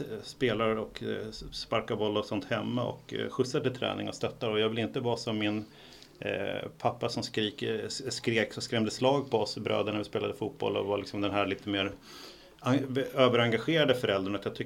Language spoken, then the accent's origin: Swedish; Sweden; born there; Jag är född i Sverige men jag var finsk medborgare första 18 åren och har också, som många andra oss sverigefinländare, under uppväxten åkt på lov och sommarlov och liknande till hembygderna i Finland